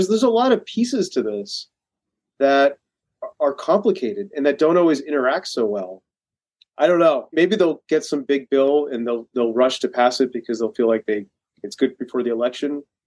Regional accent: Massachusetts, United States; I almost called him Governor Baker because I'm from Massachusetts

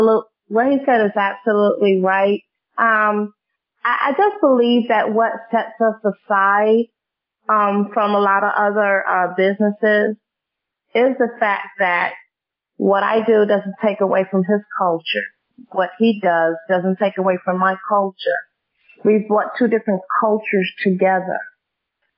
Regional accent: United States; So I know from being an American that Americans like collard greens

